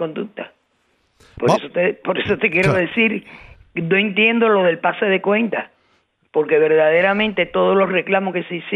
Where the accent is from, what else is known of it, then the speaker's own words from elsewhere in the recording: Cuba; como cubana.